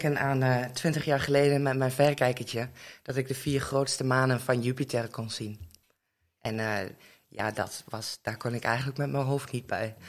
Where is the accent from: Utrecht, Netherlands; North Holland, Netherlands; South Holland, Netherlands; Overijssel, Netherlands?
Overijssel, Netherlands; Almelo; born there; Ik ben geboren in Almelo, daar woon ik eigenlijk nog steeds.